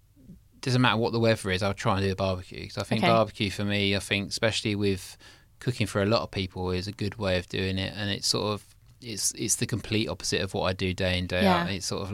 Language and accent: English; United Kingdom; we grew up in just outside Mason, a place called Snodden. It's a little village, well, it was a village, now it's a town.